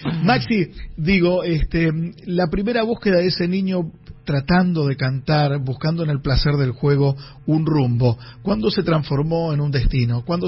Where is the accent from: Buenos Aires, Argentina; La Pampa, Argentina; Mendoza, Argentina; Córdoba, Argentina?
Buenos Aires, Argentina; born there; somos nacidos en Capital